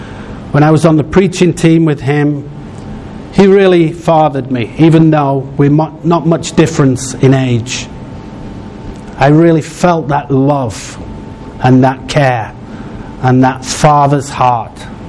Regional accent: United Kingdom; Don't you know I'm British? We don't do that.

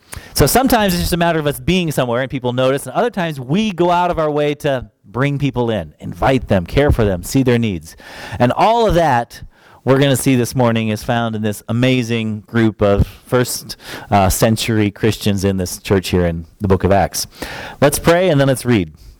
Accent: Minnesota, United States; also born or lived in Florida; But in that time, we moved from Florida, the south, up to Minnesota, and that's kind of home now for me.

